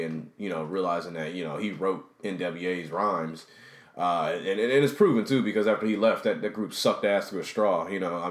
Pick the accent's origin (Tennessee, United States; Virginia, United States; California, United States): California, United States; Compton; like I said, I'm from Compton.